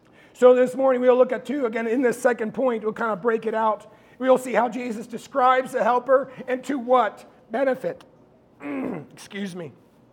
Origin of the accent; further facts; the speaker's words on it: Bedford, Virginia, United States; Again, I grew up in Bedford, Virginia, and I worked in a factory for many years.